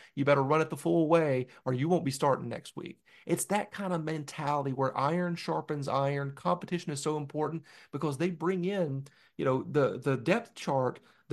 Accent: Charlotte, North Carolina, United States; they're in Charlotte, North Carolina, in my hometown

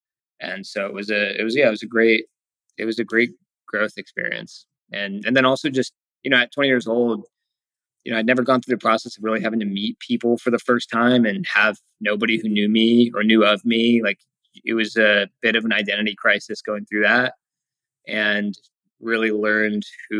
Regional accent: United States; Like I realized how lucky and fortunate we are growing up in America and going through that experience

